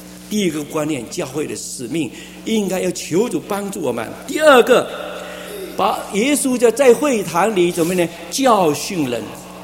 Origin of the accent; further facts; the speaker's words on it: Fuzhou, Fujian, China; 我是福州人啊，那还有福州人啊，他也是福州人，我们很好讲福州话